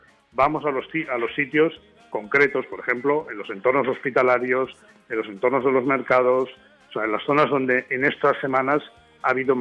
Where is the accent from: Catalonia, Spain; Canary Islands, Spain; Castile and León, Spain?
Catalonia, Spain; Barcelona; Lo que somos los españoles o los barceloneses, que somos gente de estar en la calle